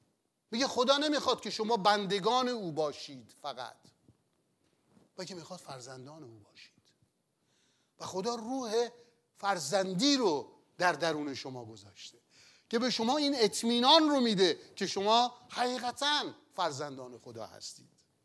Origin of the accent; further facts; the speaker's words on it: Lahijan, Gilan, Iran; born there; رفتیم شهر زادگاه من لاهیجان